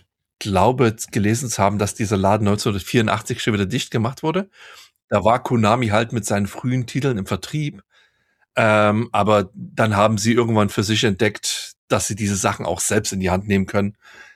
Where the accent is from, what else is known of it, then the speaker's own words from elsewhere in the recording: East Germany, Germany; Ich bin ja im Osten aufgewachsen, hinter dem Eisernen Vorhang.